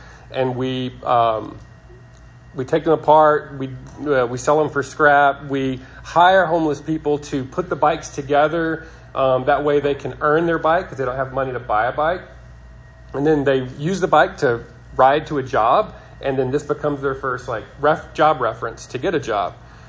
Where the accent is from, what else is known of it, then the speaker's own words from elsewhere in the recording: Memphis, Tennessee, United States; born there; I was like, I was born in Memphis.